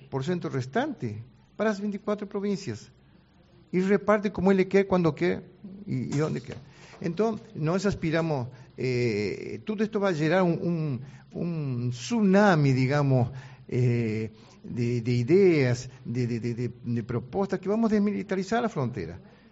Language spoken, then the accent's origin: Portuguese; Argentina; now in Brazil; eu sou argentino por nacionalidade, né? Mas faz 40 anos que moro no Brasil, e tenho filhos e netos brasileiros, ou seja, tenho a dupla nacionalidade, digamos.